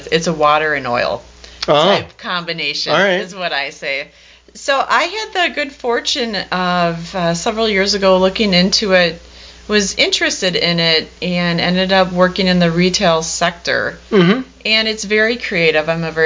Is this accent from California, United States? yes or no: no; Madison, Wisconsin, United States; Having been born and raised in the Madison area, I've been here 46 years, that knowledge is invaluable.